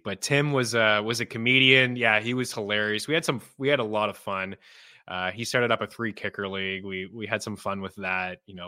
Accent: Canada; I'm not American. I am Canadian, and I know Canadians are actually really excited about the World Cup.

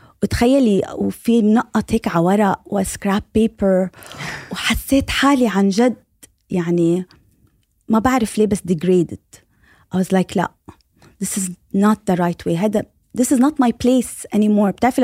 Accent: Palestine; وكوني كمان فلسطينية إنه إحنا ما عنا بلد

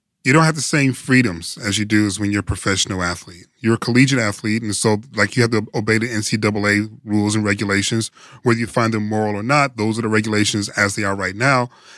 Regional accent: Detroit, Michigan, United States; I'm from Detroit. We hated the Bulls.

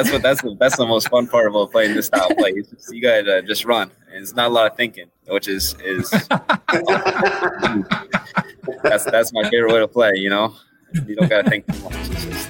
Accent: Port Williams, Nova Scotia, Canada; I'm Port Williams, so I'm in Kentville, a nice place, but I do like to say I'm from Port Williams.

